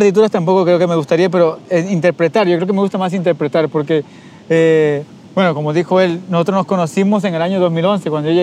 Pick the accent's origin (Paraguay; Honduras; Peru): Peru; now in Barcelona, Spain; soy de Perú, vivo ya en Barcelona desde, bueno, llegué aquí en 2011